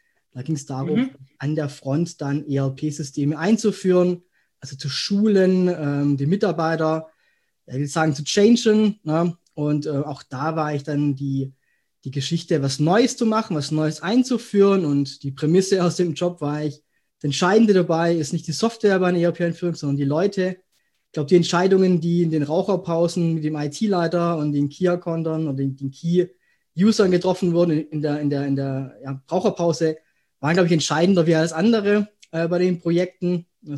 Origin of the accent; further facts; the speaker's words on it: Schwäbisch Hall, Baden-Württemberg, Germany; Und danach hat es mich dann beruflich quasi verschlagen, zurück in meine Heimat, in Schwäbisch Hall.